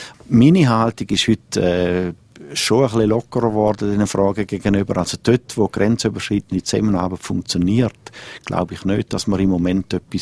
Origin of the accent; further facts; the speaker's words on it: Switzerland; als Schweizer